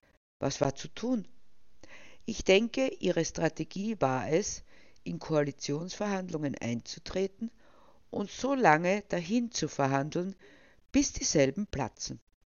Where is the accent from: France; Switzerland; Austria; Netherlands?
Austria; bei dem, was sich in meinem Heimatland abspielt. Man möchte fast meinen, was sich da abspielt, das gemahnt schon sehr an eine Tragikomödie, und dazu haben die ÖsterreicherInnen bekanntermaßen eine besondere Affinität.